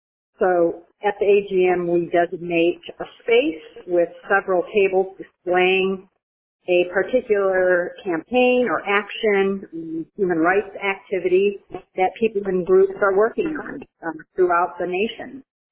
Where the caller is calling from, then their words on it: Florida, United States; I'm coming from South Florida. I was in Miami, living in Raton.